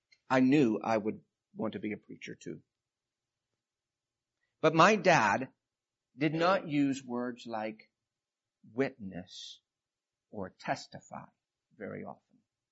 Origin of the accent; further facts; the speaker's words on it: Alaska, United States; I grew up as a preacher's kid. I grew up in missionary fields overseas, and I grew up in Alaska